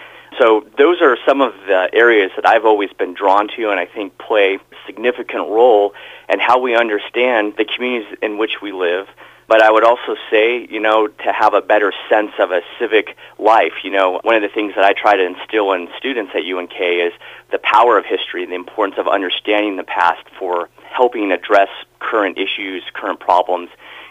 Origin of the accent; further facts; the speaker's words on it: Oregon, United States; I was born in Oregon and grew up in the southern part of the state, and usually people who love agricultural history sort of grew up on farms.